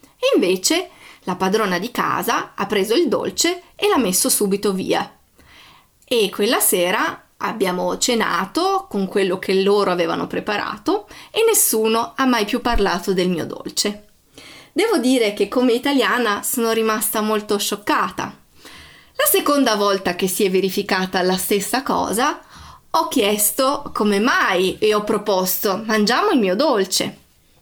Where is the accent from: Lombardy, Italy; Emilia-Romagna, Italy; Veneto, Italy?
Emilia-Romagna, Italy; now in Austria; io sono italiana, vengo dalla provincia di Ravenna e vivo in Austria da più di 10 anni ormai. Devo dire che ho avuto la fortuna di integrarmi subito in questo paese e forse il motivo principale è che parlo il tedesco.